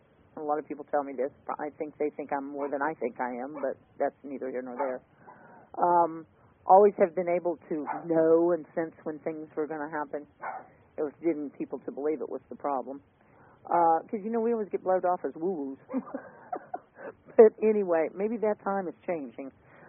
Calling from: Tennessee, United States; I'm calling from Tennessee.

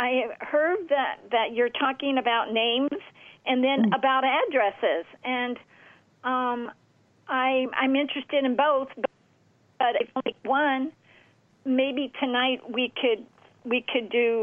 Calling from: Puerto Rico; I have a home in Tucson and a home here in Puerto Rico.

